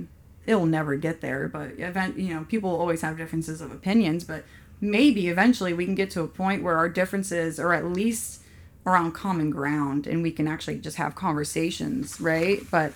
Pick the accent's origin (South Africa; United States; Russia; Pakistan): United States; Ashland City, Tennessee; but the fact that I grew up in Ashland City and came out a raging liberal, I don't know. So I think what happened is I moved out of my small town and went to college